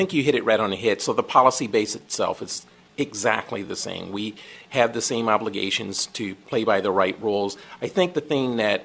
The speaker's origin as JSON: {"language": "English", "town": "Philadelphia", "region": "Pennsylvania", "country": "United States", "tie": "born or raised there", "said": "It gives me the opportunity to sort of influence that environment that I grew up in Philadelphia, you know?"}